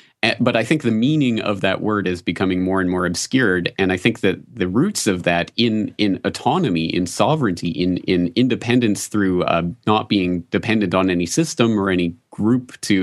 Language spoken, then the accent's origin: English; Canada; now in Japan; And it's certainly as a Canadian and as someone now in Japan, it's not something that manifests itself to that great a degree in, I think, any other culture that I've ever experienced.